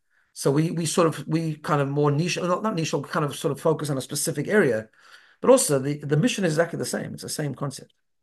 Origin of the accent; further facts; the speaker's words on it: South Africa; moved away; I grew up in South Africa and I'd already been away from home for a few years because I was learning in yeshiva.